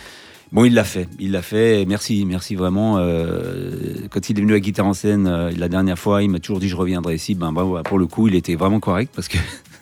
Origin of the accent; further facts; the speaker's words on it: France; Je crois que chez nous en France, ça doit être 3 dates ou 4 dates maximum